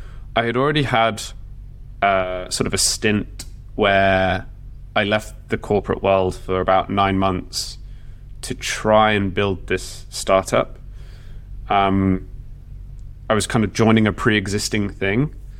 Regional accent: Brazil; I grew up in Brazil

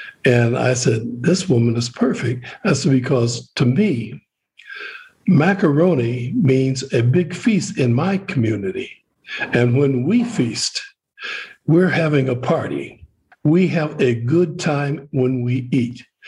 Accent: Detroit, Michigan, United States; I said, well, I know a little bit about … We're both from Detroit

